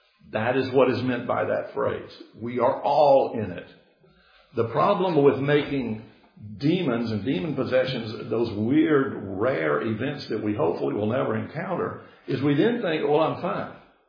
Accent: the South, United States; I am a Southerner. I grew up in the South.

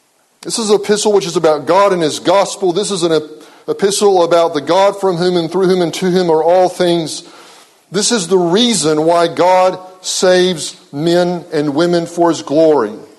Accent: Texas, United States; now in Cincinnati, United States; I grew up in West Texas, and I love West Texas, but there ain't a whole lot to see, frankly. Even though I'm in Cincinnati now, every time someone posts a picture from my old hometown, I get nostalgic

